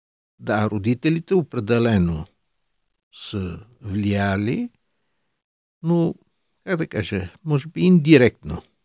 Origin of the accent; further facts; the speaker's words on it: Sofia, Sofia City, Bulgaria; born there; роден съм на 23 юли 1958 година в София.